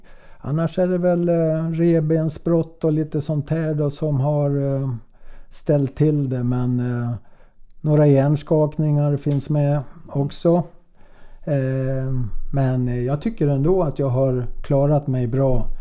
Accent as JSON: {"language": "Swedish", "country": "Sweden", "moved": "as an adult", "said": "Jag kom ju från Sverige då"}